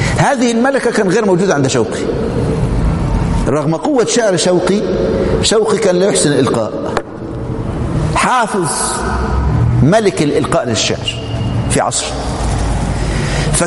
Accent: Egypt; كان عندنا في مصر في الأربعينات

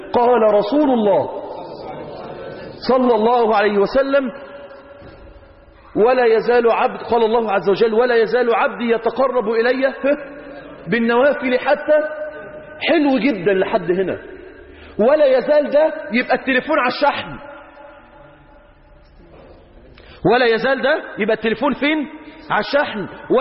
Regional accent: Mansoura, Dakahlia, Egypt; أنا من المنصورة وسطكم

